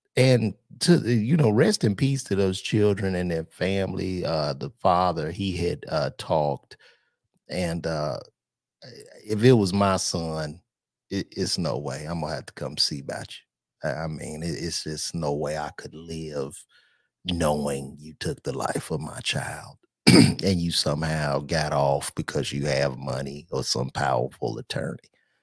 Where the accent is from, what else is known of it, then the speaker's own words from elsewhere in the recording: Chicago, Illinois, United States; I grew up in Chicago on the South Side.